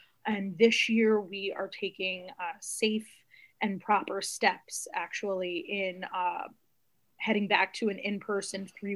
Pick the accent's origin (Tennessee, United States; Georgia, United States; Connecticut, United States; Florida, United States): Connecticut, United States; Shelton; I grew up in Shelton, Connecticut.